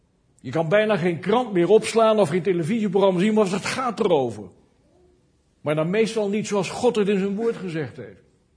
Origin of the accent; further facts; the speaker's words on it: Kampen, Overijssel, Netherlands; ik kom uit Kampen. Nou, dat was vroeger het mekka van de protestanten